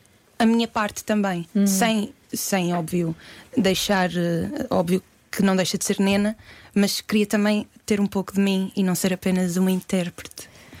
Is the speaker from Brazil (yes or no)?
no; Madeira, Portugal; E eu sou madeirense e não fui.